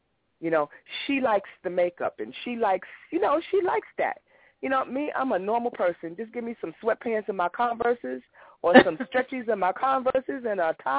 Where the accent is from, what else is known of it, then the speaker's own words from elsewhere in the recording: New York, United States; moved away; You know, I am a native New Yorker, even though I don't reside here anymore. I'm a native New Yorker, you know, and I know where my roots are